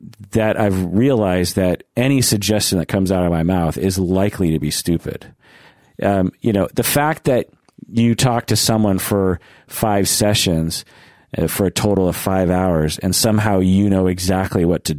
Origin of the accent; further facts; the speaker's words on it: Sammamish, Washington, United States; So, I grew up in Sammamish, Washington, which is, you know, not far from here. It was mostly rural back then, so I kind of feel like a country boy who now lives in the city.